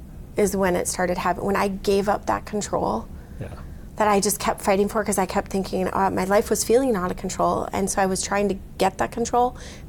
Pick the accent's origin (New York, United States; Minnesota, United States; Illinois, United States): Minnesota, United States; St. Cloud; You know, I'm from St. Cloud, Minnesota.